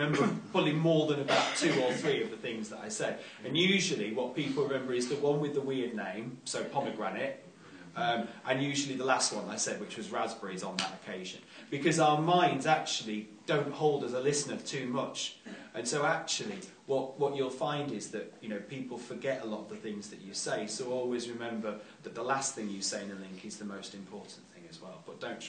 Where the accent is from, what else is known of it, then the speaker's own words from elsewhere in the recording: Scunthorpe, Yorkshire and the Humber, United Kingdom; I'm from Scunthorpe.